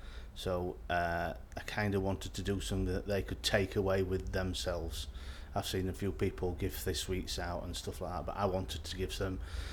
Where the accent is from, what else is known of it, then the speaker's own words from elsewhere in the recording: Doncaster, Yorkshire and the Humber, United Kingdom; I'm 44 and I'm from Doncaster.